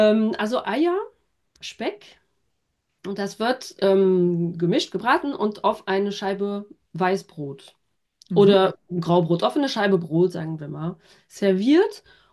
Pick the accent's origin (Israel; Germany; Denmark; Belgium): Belgium; Marche-en-Famenne, Wallonia; Ich komme ja aus Marchand-Famenne und dort wird Le Matoufet vorbereitet.